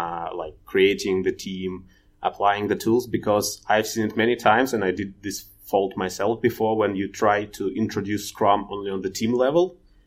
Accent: Russia; English is a second language; moved away as an adult; also born or lived in Cyprus; now in Berlin, Germany; I'm originally coming from Russia, but currently I work and live in Germany, in Berlin.

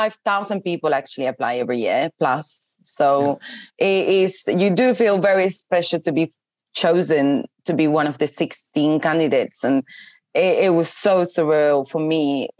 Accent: Venezuela; English is a second language; moved away; I came from Venezuela with nothing. didn't even speak English. I think I had a bit of a broken English

